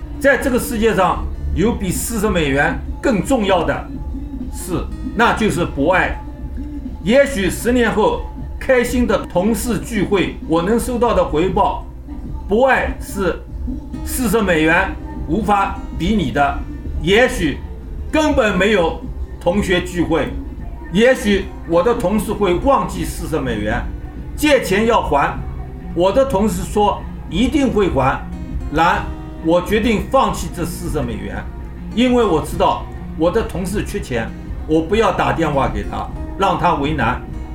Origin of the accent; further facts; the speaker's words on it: China; 我是中国人